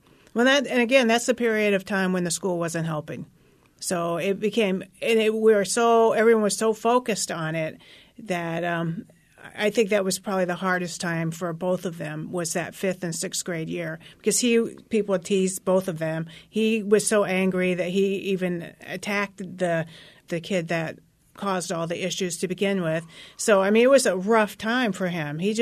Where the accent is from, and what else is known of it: Indiana, United States; born or raised there